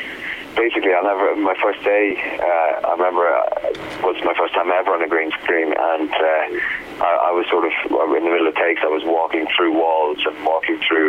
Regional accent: Ireland; Yeah, I'm Irish.

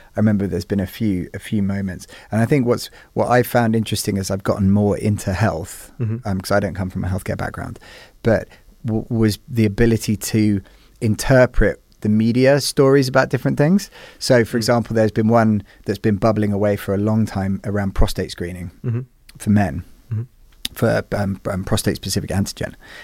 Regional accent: United Kingdom; So I think I love the UK. Obviously, I'm British.

